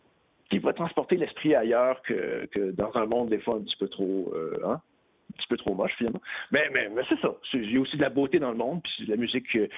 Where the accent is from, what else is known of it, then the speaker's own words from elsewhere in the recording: Quebec, Canada; quand on parle de mon patelin à moi, là, qui est le Québec, c'est rare qu'on se considère comme des Canadiens quand on parle des Québécois.